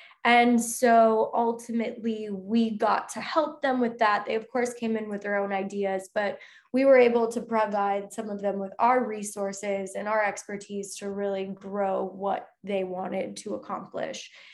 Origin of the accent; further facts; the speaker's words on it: Michigan, United States; moved away as an adult; I moved from Michigan and I was 18 years old and I was full-time at NYU for musical theater.